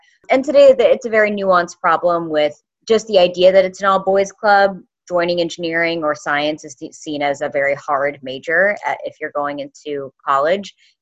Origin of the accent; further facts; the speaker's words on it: West Virginia, United States; So I'm from West Virginia. West Virginia is a wonderful, beautiful place, and I'm very thankful that I grew up there.